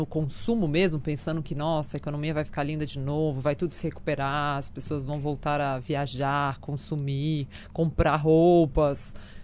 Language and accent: Portuguese; Minas Gerais, Brazil; Eu sou mineira.